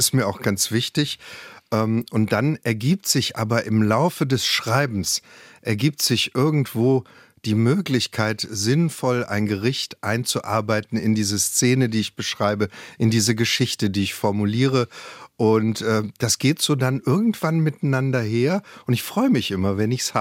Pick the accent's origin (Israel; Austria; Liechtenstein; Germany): Germany; Ravensburg, Baden-Württemberg; Und dann bin ich losgelaufen in meiner Heimatstadt, bin rein in den Sterneladen dort, das war damals das Waldhorn in Ravensburg